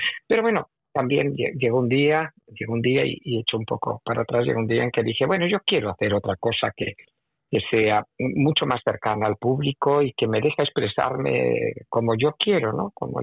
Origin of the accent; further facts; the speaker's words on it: Spain; yo soy un niño de la España franquista